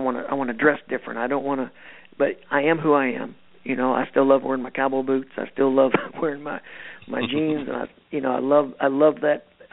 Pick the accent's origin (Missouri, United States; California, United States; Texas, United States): Missouri, United States; Steelville; I was raised in Steelville, Missouri, you know, just this country boy